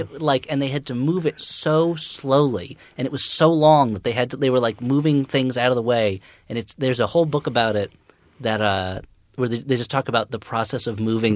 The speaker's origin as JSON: {"language": "English", "region": "New Jersey", "country": "United States", "said": "Hey, maybe you don't know I'm from New Jersey, and we're like little New York."}